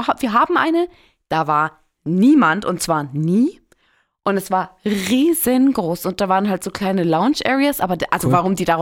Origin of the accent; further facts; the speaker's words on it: Munich, Bavaria, Germany; Ich so, naja, München, Deutschland.